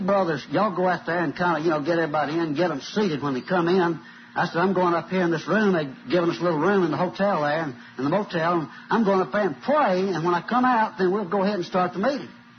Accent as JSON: {"language": "English", "town": "Talladega", "region": "Alabama", "country": "United States", "tie": "born or raised there", "said": "right here in Talladega, which in Alabama, which is my hometown."}